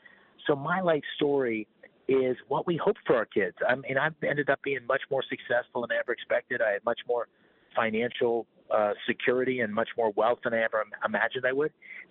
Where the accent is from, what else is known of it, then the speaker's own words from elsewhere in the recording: Scranton, Pennsylvania, United States; Seventh generation Pennsylvanian. I grew up outside of Scranton. I played football. I wrestled. My folks had a farm. We lived in town.